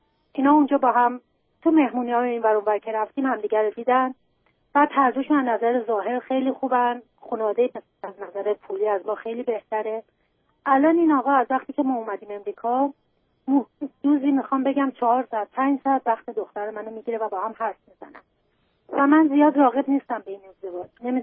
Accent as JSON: {"language": "Persian", "country": "Iran", "moved": "as an adult", "said": "3 سال و نیم 4 سال بود از ایران اومدیم بیرون."}